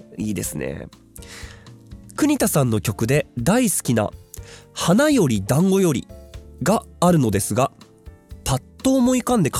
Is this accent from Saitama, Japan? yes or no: yes; Kamisato, Saitama, Japan; 僕の地元ですね。本当に子どもの頃から高校卒業まで、ずっと住んでいた上里町で